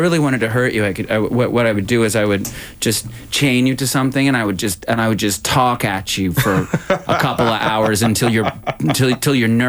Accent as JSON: {"language": "English", "region": "the South", "country": "United States", "said": "But I'm from the South."}